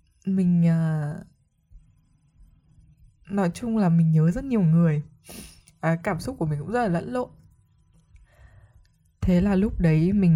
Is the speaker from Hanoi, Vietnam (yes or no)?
yes; Hanoi, Vietnam; Đấy là điều tất nhiên vì mình lớn lên ở Hà Nội. Và xung quanh mình toàn các bạn ở Hà Nội, nên mình yêu dai Hà Nội là đúng.